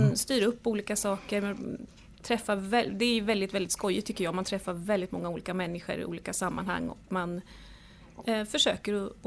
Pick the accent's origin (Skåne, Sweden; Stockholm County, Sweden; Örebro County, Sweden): Örebro County, Sweden; Karlskoga; Jag kommer från Värmland, Karlskoga.